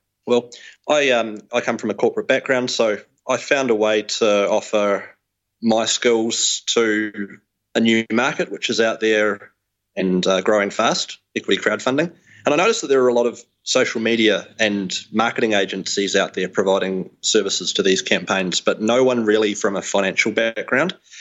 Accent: New Zealand; now in Europe; I come from New Zealand originally. I now base myself in Europe

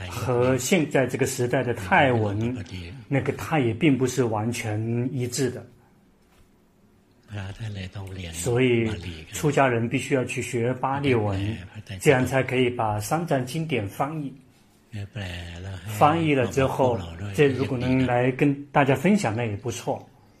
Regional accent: Thailand; Chinese is a second language; 我们泰国人有机会听法明白

